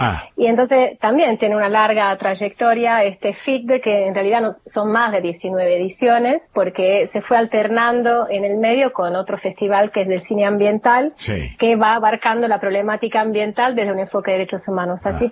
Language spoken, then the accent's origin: Spanish; Turin, Piedmont, Italy; moved away as an adult; now in Argentina; yo nací, no en Roma, pero en Torino, en Italia, durante el exilio de mis viejos. Y viví acá hasta los 22 años.